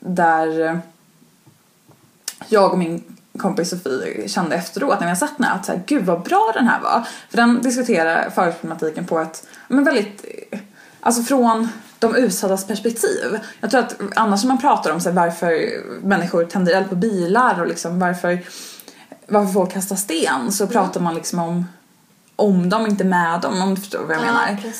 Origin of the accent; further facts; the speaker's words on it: Trollhättan, Västra Götaland County, Sweden; Och jag kommer inte heller från Stockholm, ursprungligen. Utan från en liten stad som heter Trollhättan.